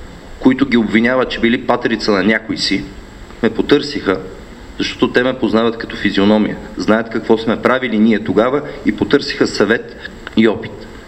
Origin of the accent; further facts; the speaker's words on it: Sofia, Sofia City, Bulgaria; born there; Роден съм в София, завършил съм немска гимназия, учил съм в Софийския университет математика